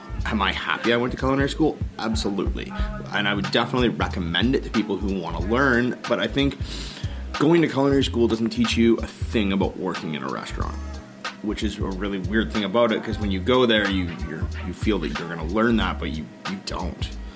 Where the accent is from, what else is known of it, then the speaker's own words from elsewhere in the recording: London, Ontario, Canada; Growing up in London, Ontario, which is, you know, obviously not anywhere near the size of Montreal or the scope